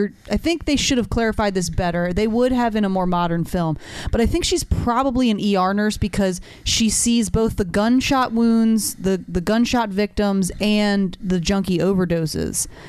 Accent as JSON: {"language": "English", "town": "Baltimore", "region": "Maryland", "country": "United States", "tie": "born or raised there", "said": "This is something that touches us all personally, and especially growing up in Baltimore."}